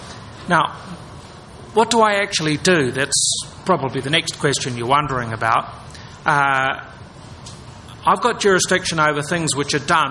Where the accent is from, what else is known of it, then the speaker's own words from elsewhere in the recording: New Zealand; And I'm from New Zealand, and that in some respects makes me more independent, because I'm at the edge of the world to some extent